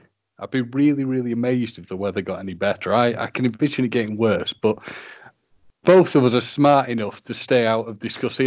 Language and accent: English; United Kingdom; Being very British, we are in fact going to be discussing the weather